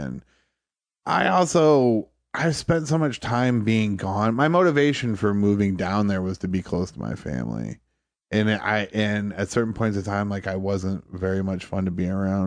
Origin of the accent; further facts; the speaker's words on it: Toledo, Ohio, United States; I grew up in Toledo.